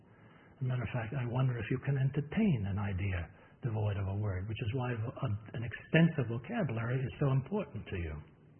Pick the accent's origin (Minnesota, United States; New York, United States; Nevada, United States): New York, United States; Now, I grew up in New York, around New York. There are a lot of Italians in New York.